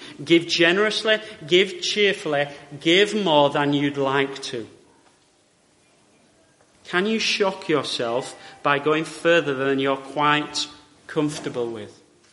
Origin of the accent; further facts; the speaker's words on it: Yorkshire and the Humber, United Kingdom; And then, as a Yorkshireman, I don't like doing this one.